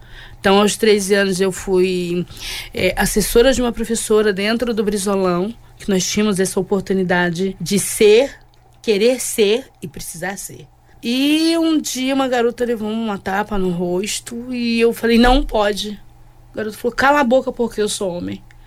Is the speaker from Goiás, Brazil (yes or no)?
no; Rio de Janeiro, Brazil; eu, enquanto mulher preta de periferia, mulher de morro, nascida e criada no Morro da Mangueira